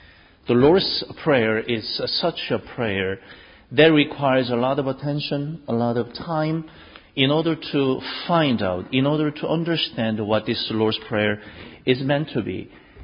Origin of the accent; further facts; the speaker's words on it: Australia; because we are from Australia